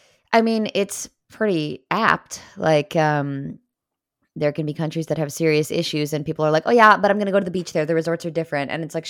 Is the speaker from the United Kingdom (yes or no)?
yes; England, United Kingdom; Maybe because I'm English